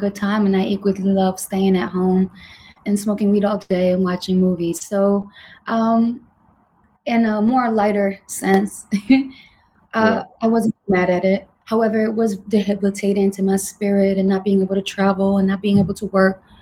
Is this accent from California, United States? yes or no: no; New York City, New York, United States; I was raised in Manhattan in the Bronx.